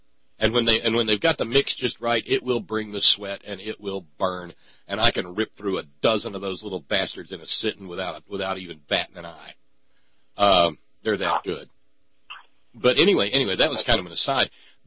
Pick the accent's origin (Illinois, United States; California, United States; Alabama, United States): Alabama, United States; Oh, see, now from growing up in Alabama, I know a little bit about that stuff, Bill, because I grew up in a dry county